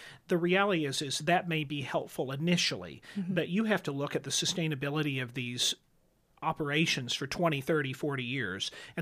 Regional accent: Carmi, Illinois, United States; also born or lived in Los Angeles; I'm from Carmi, but I went to Los Angeles for 20 years.

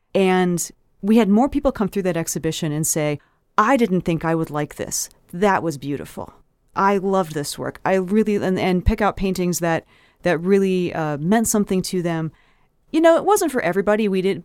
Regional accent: Ohio, United States; moved away as an adult; also born or lived in Rocky Mountains; I grew up in Ohio, but as soon as I could after I graduated college, I moved out to the Rocky Mountains.

